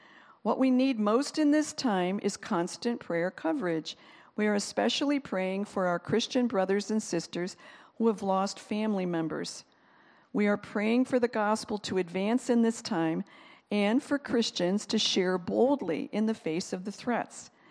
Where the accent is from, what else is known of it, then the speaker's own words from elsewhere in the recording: United States; Because I'm from America